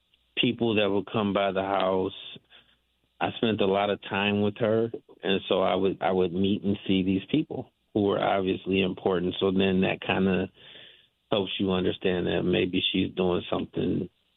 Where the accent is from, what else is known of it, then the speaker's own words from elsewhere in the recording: Detroit, Michigan, United States; I grew up in Detroit on the east side and attended Notre Dame High School, which is no longer there.